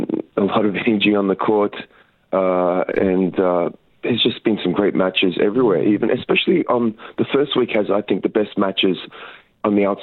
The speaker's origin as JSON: {"language": "English", "country": "Australia", "said": "as an Australian"}